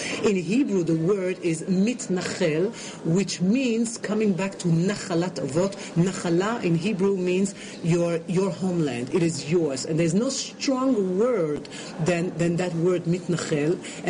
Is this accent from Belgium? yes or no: yes; Belgium; now in Israel; I'm originally from Belgium.